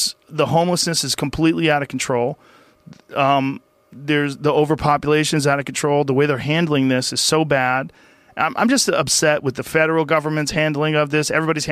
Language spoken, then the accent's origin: English; Boston, Massachusetts, United States; I always felt like there was something real humbling about growing up in Boston because it got so goddamn cold and it snowed so much